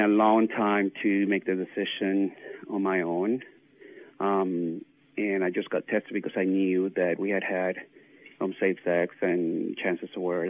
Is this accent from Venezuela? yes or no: yes; Venezuela; moved away as an adult; now in United States; I'm originally from Venezuela, from South America, and I came to the U.S. in 1984. And, you know, moved here because of my boyfriend back then.